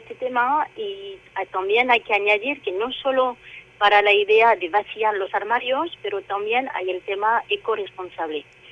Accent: France; Spanish is a second language; moved away as an adult; now in Spain; que soy francesa

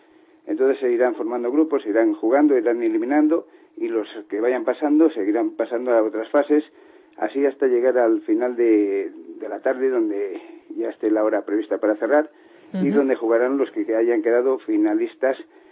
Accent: Bercianos del Real Camino, Castile and León, Spain; De Bercianos del Real Camino.

